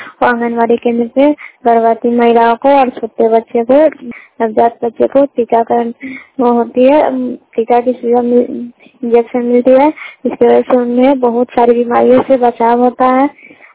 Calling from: Shahbazpur, India; मैं रिपोर्टर … शाहबाजपुर पंचायत के शाहबाजपुर गांव से बोल रही हूँ।

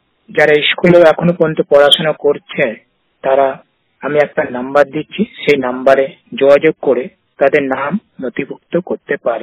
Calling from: Kolkata, West Bengal, India; আমি কলকাতার উল্টোডাঙ্গা থেকে

